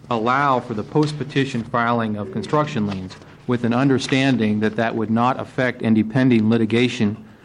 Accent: Tigard, Oregon, United States; I'm an attorney from Tigard

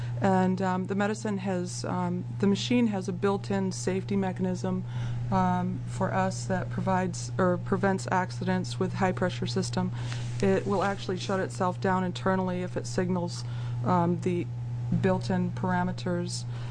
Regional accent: Oregon, United States; I'm from Southern Oregon.

